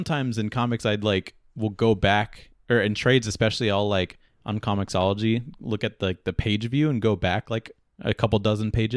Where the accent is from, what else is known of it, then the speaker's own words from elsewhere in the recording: Canada; I'm Canadian.